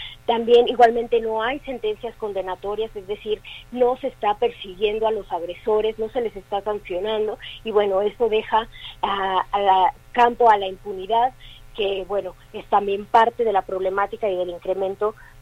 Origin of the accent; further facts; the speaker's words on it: Jalisco, Mexico; nos indigna como mexicanas, como mujeres jaliscienses